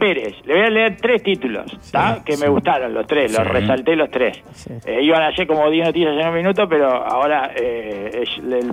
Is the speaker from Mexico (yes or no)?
yes; Mexico; Soy mexicano, sí.